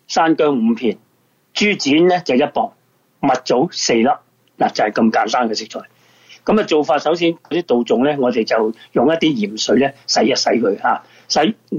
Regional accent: China; 但系我哋中国人嗰个传统

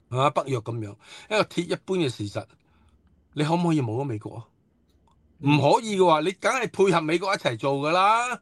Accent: China; 牺牲了我们中国人的幸福和和平的。

